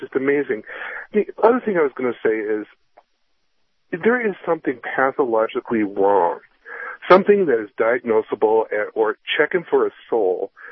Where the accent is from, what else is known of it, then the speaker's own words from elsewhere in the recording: Minnesota, United States; I grew up in Minnesota, and we don't have the category usually of those kinds of tornadoes, but I've seen them go overhead.